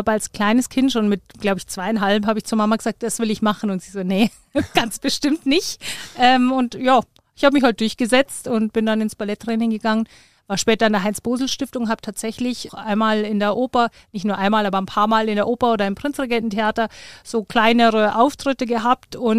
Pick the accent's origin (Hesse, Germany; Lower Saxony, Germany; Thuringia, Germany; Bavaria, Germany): Bavaria, Germany; Munich; ich bin ein Münchner Kindl, ein echtes Münchner Kindl, das kriegt man nicht aus mir raus.